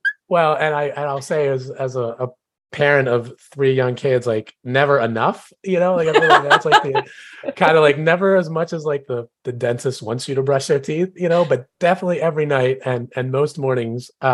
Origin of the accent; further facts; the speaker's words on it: Switzerland; For me, people are like, oh, Switzerland, that's great.